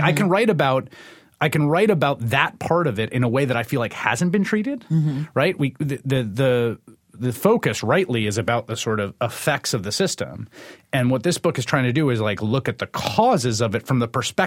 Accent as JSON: {"language": "English", "town": "Bronx", "region": "New York", "country": "United States", "tie": "born or raised there", "said": "I grew up in the Bronx in two different neighborhoods. One was this sort of working class. It had been an Irish Catholic neighborhood, although it got more sort of immigrant over time."}